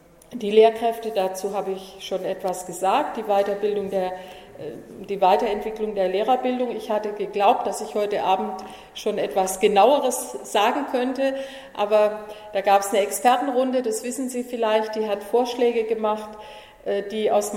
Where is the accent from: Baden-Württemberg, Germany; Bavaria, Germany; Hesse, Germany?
Baden-Württemberg, Germany; dass bei uns in Deutschland und speziell in Baden-Württemberg der Hang der Eltern zur Ganztagsschule nicht so positiv aufgenommen wird